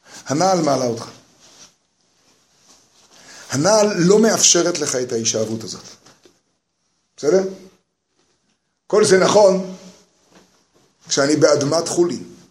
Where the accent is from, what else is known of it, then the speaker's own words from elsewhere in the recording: Jerusalem, Jerusalem District, Israel; אני גדלתי, השם יעזור, ברחביה. נכון